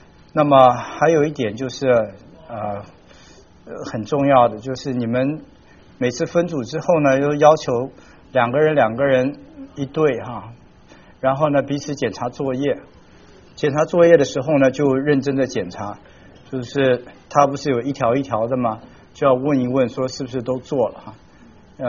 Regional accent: Taiwan; 就像我从台湾来，那台湾来的男的要当兵了

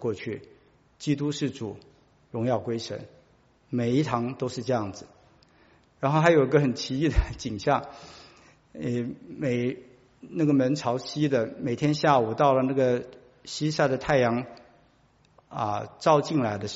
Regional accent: Taiwan; now in United States; 我小的时候，我来自于台湾

